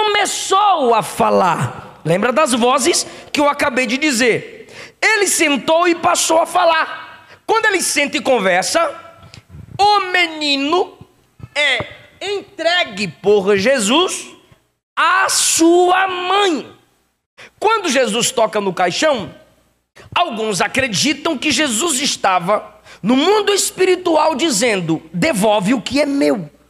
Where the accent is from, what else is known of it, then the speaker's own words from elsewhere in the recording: Ilhéus, Bahia, Brazil; Lá na Bahia, onde nasci, na cidade de Ilhéus, no bairro Senhora da Vitória, rua São Lucas, minha casa, casa 76.